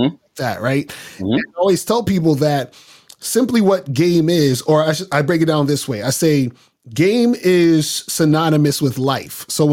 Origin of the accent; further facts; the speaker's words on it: Brooklyn, New York, United States; I'm from Brooklyn. Born in Brooklyn. Yeah. So I've been, you know, Brooklyn. I'm in Bed-Stuy.